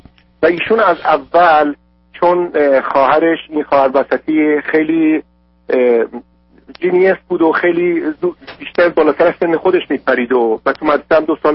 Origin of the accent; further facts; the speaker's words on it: Iran; moved away; چون بالاخره من 20 سال تو خارج از ایران هستم